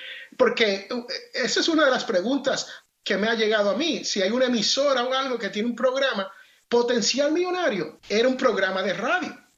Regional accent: Jersey City, New Jersey, United States; Spanish is a second language; yo soy americano. Yo soy nacido en Jersey City, New Jersey, de padres puertorriqueños. Hablo el español patriao, matao.

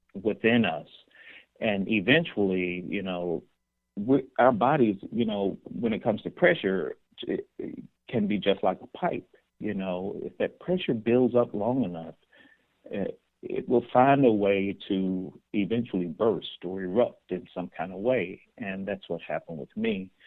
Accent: Southern United States, United States; as a Black gay man growing up in the South, you know, you feel like you have to hide your identity.

